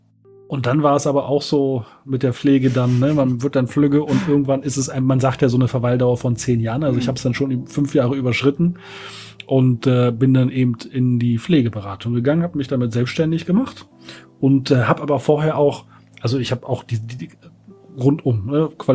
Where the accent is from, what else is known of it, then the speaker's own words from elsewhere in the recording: Berlin, Germany; ich komme aus Berlin, bin hier geboren